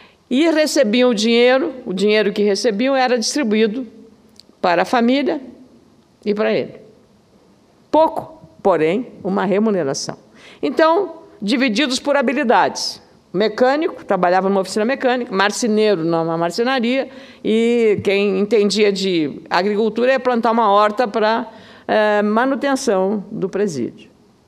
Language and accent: Portuguese; Rio Grande do Sul, Brazil; ali na minha terra, lá no Rio Grande, chama bidê